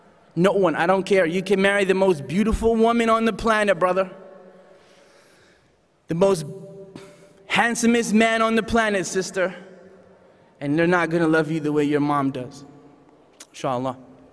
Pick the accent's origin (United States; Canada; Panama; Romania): Canada; Newfoundland and Labrador; born there; I was born in Canada, the eastern part of Canada, in the province of Newfoundland.